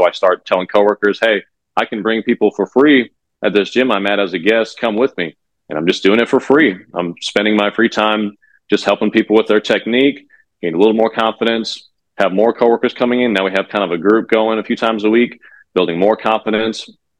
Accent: Raleigh, North Carolina, United States; And then I find this private facility in my hometown here in Raleigh, North Carolina.

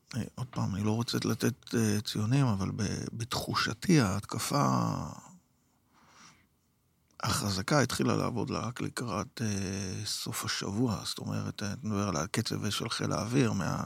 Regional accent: Northern District, Israel; אני בן הגליל, ויש לזה משמעות

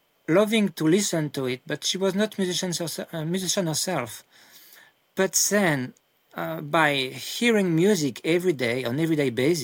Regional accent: Paris, Île-de-France, France; English is a second language; Yes, I am from Paris, but every holidays, vacations, we came here in the family home. And then, yes, this is why I can say I grew up here. And I really love this area of France.

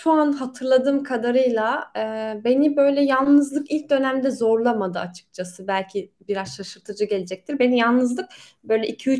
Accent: Konya, Turkey; now in Poland; ben Konya'da doğdum büyüdüm. Tamam, Konya'da hani Türkiye'nin en büyük şehri değilim ama hani nüfus olarak 3 milyon neredeyse yaşıyor Konya'da.

